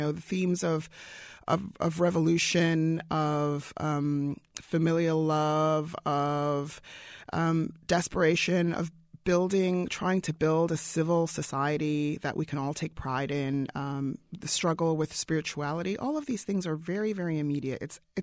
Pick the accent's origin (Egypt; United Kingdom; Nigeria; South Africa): South Africa; I come from South Africa originally. I grew up during the apartheid era.